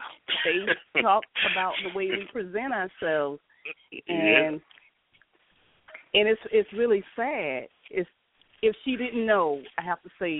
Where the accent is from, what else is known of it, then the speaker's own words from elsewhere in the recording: Land O'Lakes, Florida, United States; I'm from Florida, Land O'Lakes area, outside Tampa.